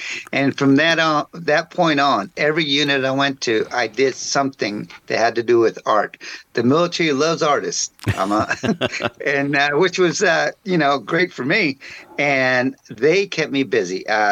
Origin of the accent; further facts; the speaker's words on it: Frankfort, Indiana, United States; also born or lived in San Antonio, Texas; I was born in San Antonio, Texas, and we moved. I started going to fifth grade up here in Indiana, so I was very young. And it was grew and raised in Frankfort, Indiana, great town, great city now.